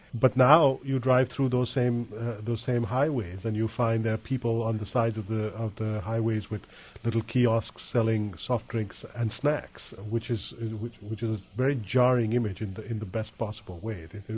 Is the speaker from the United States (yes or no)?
no; India; I grew up in India, and because of the color of my skin and the way I look, I often was able to pass for an Iraqi.